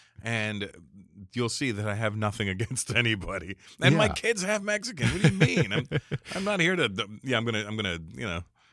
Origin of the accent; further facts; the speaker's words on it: Canada; born there; Yeah, I've been Indian for about 50 years now, so. I've been Indian for 50 years. But, I mean, I was born in Canada